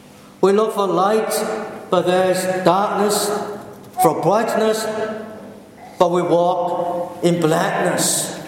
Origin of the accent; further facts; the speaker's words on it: Australia; I live in this country. I'm Australian. I share the guilt of my people.